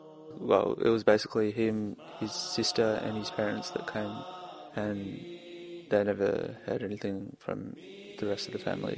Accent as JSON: {"language": "English", "town": "Elsternwick", "region": "Victoria", "country": "Australia", "said": "I'm from Elsternwick."}